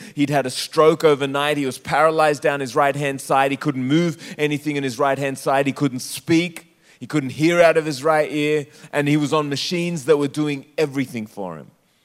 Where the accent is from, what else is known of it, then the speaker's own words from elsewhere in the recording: Australia; also born or lived in Sri Lanka; I was born in Sri Lanka, but as you can maybe tell from my accent, I grew up in Australia, and I only speak one language, and that is Australian.